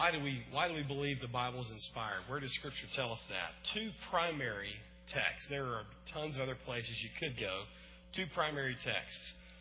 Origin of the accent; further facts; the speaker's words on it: Alabama, United States; because even though I'm from Alabama, I can count.